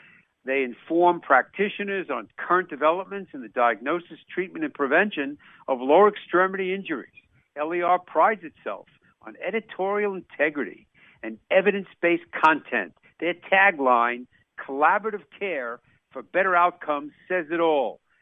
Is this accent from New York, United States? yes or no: yes; New York, United States; accent: New York; now in Chicago, United States; My New York accent, man. You got to be talking to Nick.